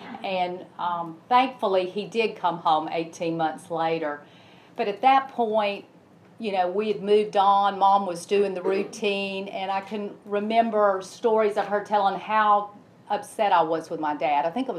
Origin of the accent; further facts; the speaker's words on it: Cullman, Alabama, United States; now in Homewood, United States; Growing up in Cullman was just very beautiful and picturesque, and we live here in Homewood